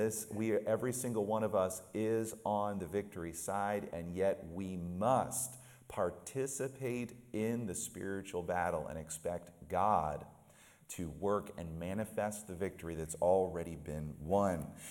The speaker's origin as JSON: {"language": "English", "region": "New Jersey", "country": "United States", "tie": "born or raised there", "said": "Even though I grew up in Jersey, my wife grew up in Illinois, we've been in Wisconsin for the last 20 years."}